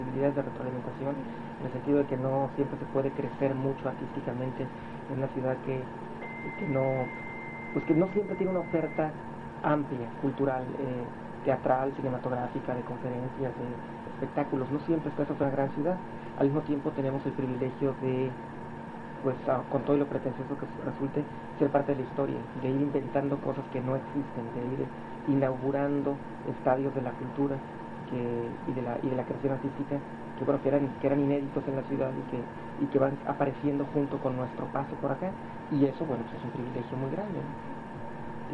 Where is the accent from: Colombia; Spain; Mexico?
Mexico; Tijuana, Baja California; soy nativo de aquí. Yo nací en Tijuana en septiembre del 60, y bueno, estudié aquí hasta la preparatoria, me fui a México a hacer la carrera en la universidad, en la UNAM, en México, regresé, me volví a ir a México a seguir estudiando, volví a regresar